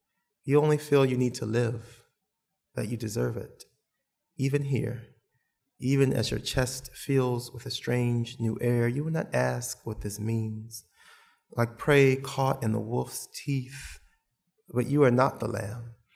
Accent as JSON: {"language": "English", "town": "New Orleans", "region": "Louisiana", "country": "United States", "tie": "born or raised there", "said": "I grew up in New Orleans, which is a severely Catholic town. Particularly a large population of Black Catholics, as I was raised."}